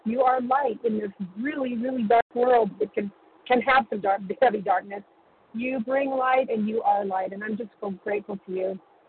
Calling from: Utah, United States; Yeah, sorry … from Utah.

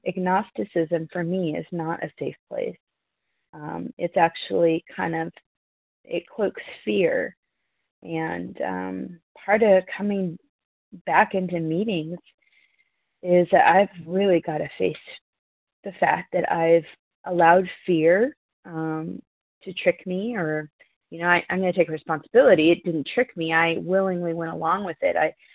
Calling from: North Carolina, United States; I'm calling. … compulsive overeater, calling from Western North Carolina.

